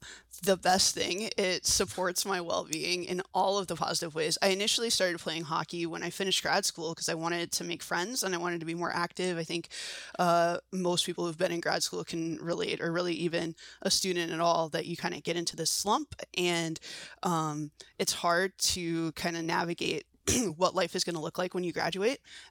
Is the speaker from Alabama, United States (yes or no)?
no; Washington, District of Columbia, United States; now in Seattle, United States; I'm not a Seattle native. I'm from Washington, D.C. originally. And then I moved out here actually for graduate school at the University of Washington.